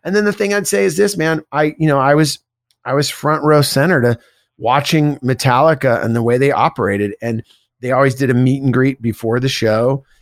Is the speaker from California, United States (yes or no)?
yes; California, United States; it meant more to me to be on that tour because of growing up in the Bay Area.